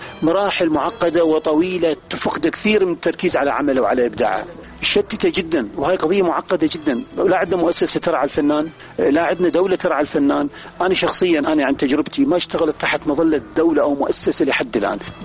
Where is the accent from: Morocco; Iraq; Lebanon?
Iraq; moved away; also born or lived in Jordan / Yemen; فعشت بالأردن فترة مظلمة، طلعت من العراق بهوس أوروبا والخارج والعالم،